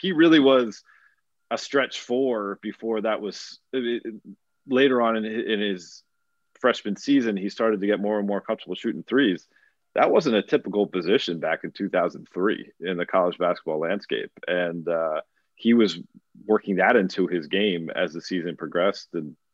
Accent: Pennsylvania, United States; You know, I grew up in the Philly suburbs, was always a Villanova fan.

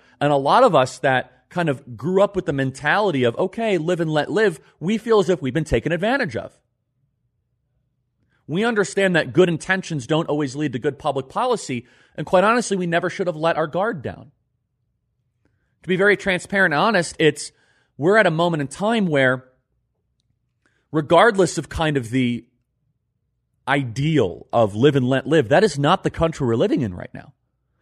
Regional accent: United States; As I grew up in America and as I grew up in the conservative movement, I didn't really think twice about Pride Month or June.

